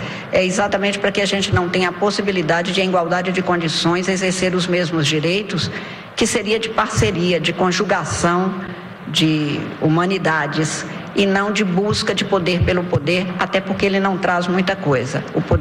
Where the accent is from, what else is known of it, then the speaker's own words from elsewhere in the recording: Minas Gerais, Brazil; eu sou do norte de Minas, uma região tórrida em que era muito difícil fazer nascer uma rosa